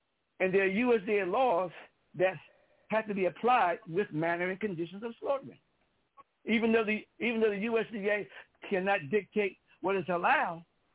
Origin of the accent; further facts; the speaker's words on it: Newark, New Jersey, United States; But here I am from Newark, New Jersey, from the streets